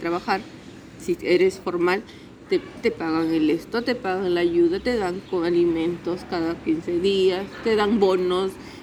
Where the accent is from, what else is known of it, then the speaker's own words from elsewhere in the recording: Chancay, Lima, Peru; also born or lived in Ica; Yo he nacido en Ica, pero casi toda mi vida he vivido al norte de Lima.